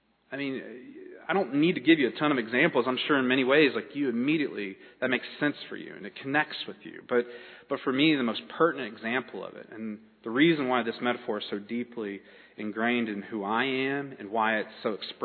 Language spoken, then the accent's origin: English; South Carolina, United States; I grew up in South Carolina, but that's where my mom's from. She's from that part of the Ozarks